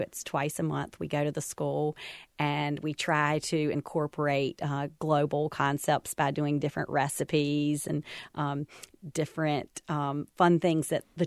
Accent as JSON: {"language": "English", "town": "Tarboro", "region": "North Carolina", "country": "United States", "tie": "born or raised there", "also_born_or_lived": "New York City", "said": "I was born and raised in Tarboro, a proud Tarboro High Viking, and I moved up to New York after going to Chapel Hill to go to culinary school."}